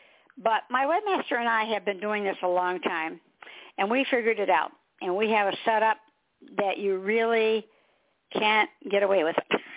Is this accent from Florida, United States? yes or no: no; Michigan, United States; Yeah, well, you know, I'm in South Carolina, so we get a lot of sun. But I'm originally from Michigan, so to me, that's, you know, that was doom and gloom up there.